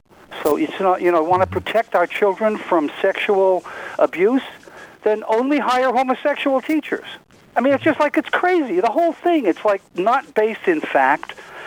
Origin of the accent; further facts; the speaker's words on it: New York City, New York, United States; I'm almost 70, and over the years I grew up in New York City, and I've had homosexual friends almost all my life.